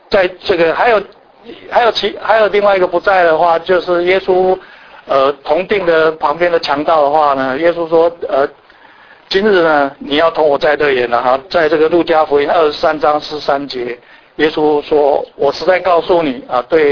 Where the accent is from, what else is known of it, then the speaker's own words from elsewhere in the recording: Taiwan; 那我来自台湾的背景哈